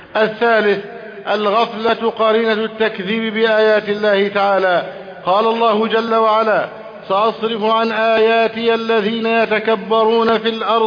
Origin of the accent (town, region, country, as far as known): Egypt